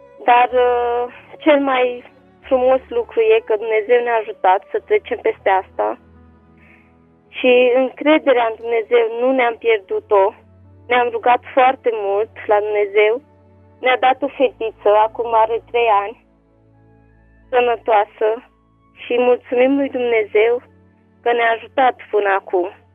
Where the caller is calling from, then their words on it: Pitești, Argeș, Romania; de la Pitești.